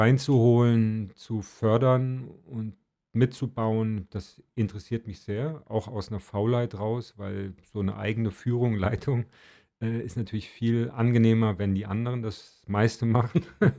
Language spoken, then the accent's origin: German; Marburg, Hesse, Germany; So in Marburg, wo ich herkomme, in der Kneipe